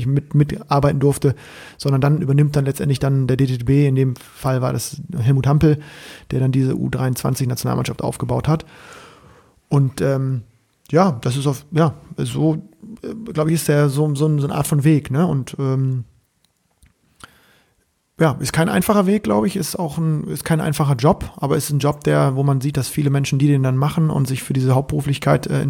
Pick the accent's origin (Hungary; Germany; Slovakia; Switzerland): Germany; Bremen; ich einfach als Bremer es geschafft habe, irgendwie trotzdem in der Jugend in die nationale Spitze zu kommen.